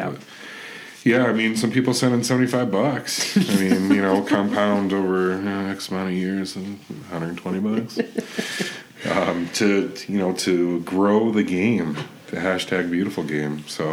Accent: Pontiac, Michigan, United States; being in my hometown and watching this story from the get-go, I mean, once the Lions left, essentially the city of Pontiac took over ownership of the Silverdome.

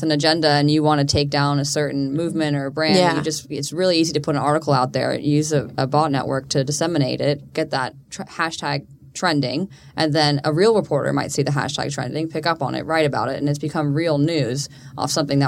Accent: Hong Kong; also born or lived in Singapore; I grew up in Hong Kong and Singapore

